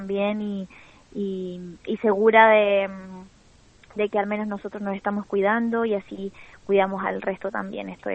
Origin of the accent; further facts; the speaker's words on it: Santiago, Santiago Metropolitan Region, Chile; Yo soy de Santiago, pero con todo esto tomé la decisión de venirme a pasar el encierro, digamos, acá con mi familia.